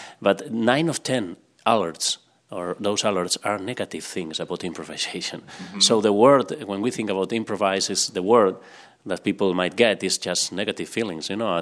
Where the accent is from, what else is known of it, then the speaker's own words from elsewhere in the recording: Spain; for me, that I come from Spain